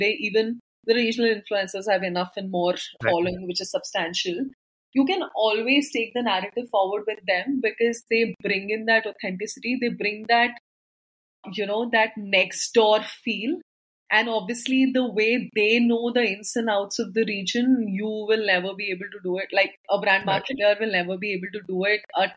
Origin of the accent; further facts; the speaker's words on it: Delhi, India; accent: Punjabi; I'm from Delhi and I'm a Punjabi, and if you have a certain Punjabi slang to the way you talk English